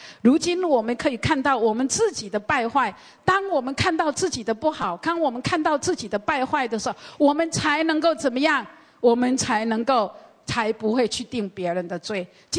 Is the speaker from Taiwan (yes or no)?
yes; Taiwan; 我们台湾人有一句谚语